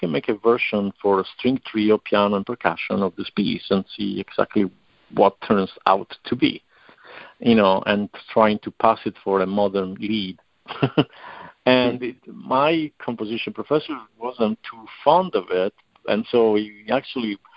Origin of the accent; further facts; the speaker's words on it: Sardinia, Italy; English is a second language; I'm originally from Sardinia, so my father and mother will hum, like, you know, other members of my family, traditional Sardinian folk tunes.